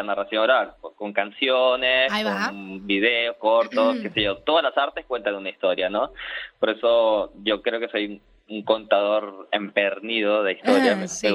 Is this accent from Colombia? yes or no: yes; Barranquilla, Atlántico, Colombia; also born or lived in Ibagué; Soy criado en Barranquilla, pero nací en Ibagué.